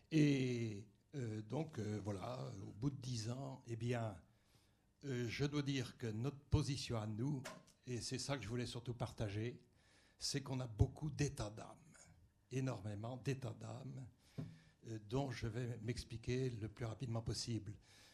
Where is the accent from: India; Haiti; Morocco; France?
France; Angoulême, Nouvelle-Aquitaine; born there; moi je suis né à Angoulême